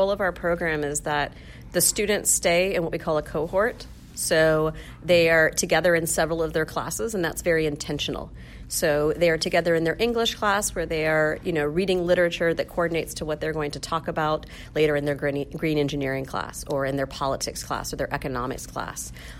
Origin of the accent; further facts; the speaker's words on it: Kentucky, United States; now in San Francisco, United States; I grew up in Kentucky and in a part of the country where we didn't really talk about environmental issues. And so when I came to San Francisco, there were so many things that were new